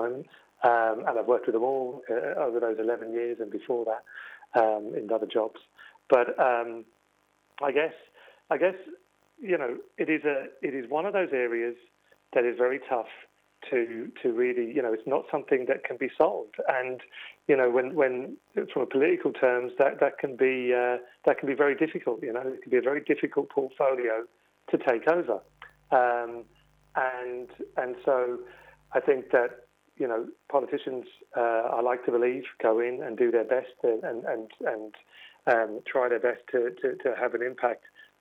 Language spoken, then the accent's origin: English; London, United Kingdom; now in Dublin, Ireland; I'm from London originally, Tony, and London Irish background, and I've lived and worked in Dublin for 16 years